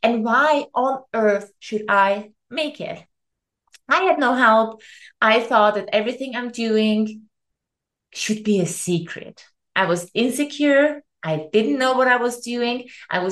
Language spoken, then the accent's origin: English; Vienna, Austria; moved away as an adult; I literally went and left my hometown Vienna. I left to Greece, took another corporate job in tourism